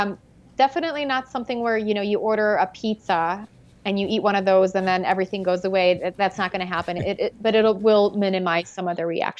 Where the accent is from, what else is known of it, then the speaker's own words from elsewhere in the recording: Midwest, United States; and I grew up in the Midwest, but even if you're somewhere out in the Midwest that has never heard of gluten